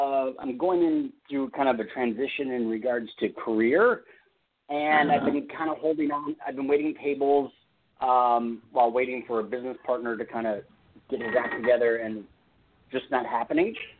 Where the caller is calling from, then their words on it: California, United States; I'm in California.